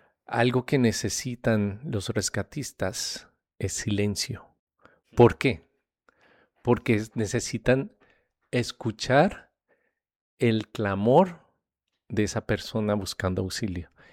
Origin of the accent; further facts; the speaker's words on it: Colombia; Soy de Colombia y conozco las noticias